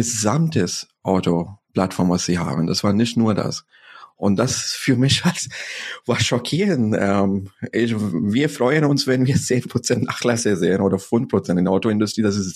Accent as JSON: {"language": "German", "country": "Pakistan", "said": "ich komme ursprünglich aus Pakistan. So in Pakistan ist der Nachbar von China."}